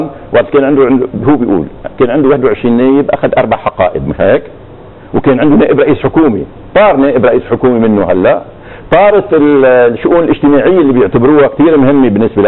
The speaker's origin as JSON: {"language": "Arabic", "country": "Lebanon", "said": "انا كمواطن لبناني عادي ما بشتغل بردات الفعل"}